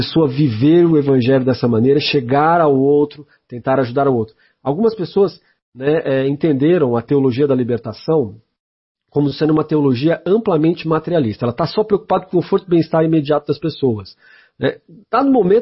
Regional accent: São Paulo, Brazil; Eu também sou de São Paulo

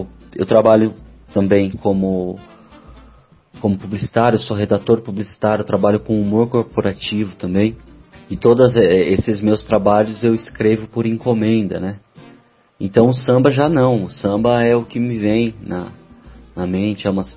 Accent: São Paulo, Brazil; Eu sou paulistano, cresci na zona norte de São Paulo, na Vila Amália

